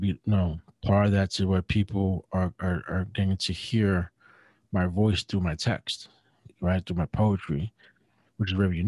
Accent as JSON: {"language": "English", "town": "Brooklyn", "region": "New York", "country": "United States", "tie": "born or raised there", "said": "To being honest about growing up in Brooklyn and how hard it is to grow up in a hood and live through it and survive it."}